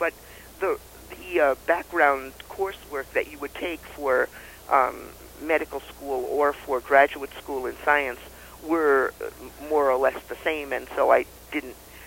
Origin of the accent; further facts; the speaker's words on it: New York, United States; I grew up in New York, was having a very good time, went through the public schools